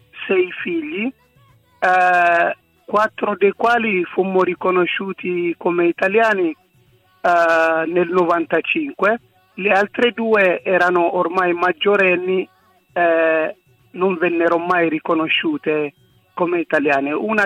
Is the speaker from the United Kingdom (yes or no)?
no; Asmara, Maekel, Eritrea; io sono nato e cresciuto ad Asmara da un padre italo-eritreo, per precisione sardo-eritreo, e mia madre di origini del Tigray, della città